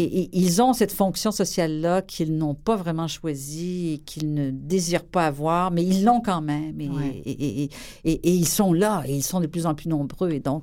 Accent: Quebec City, Quebec, Canada; born there; Je suis née à Québec

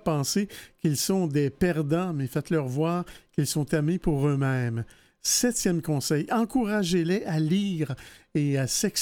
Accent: Montreal, Quebec, Canada; Et je voulais parler ici chez nous, à Montréal

